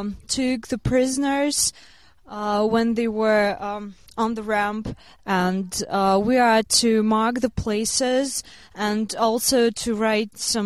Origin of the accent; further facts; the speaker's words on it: Russia; I'm from Russia